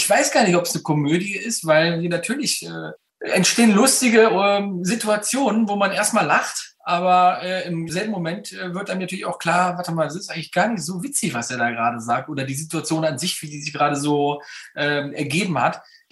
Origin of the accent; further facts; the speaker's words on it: North Rhine-Westphalia, Germany; Das ist halt so bei uns in NRW. Da weiß man, wo man dran ist.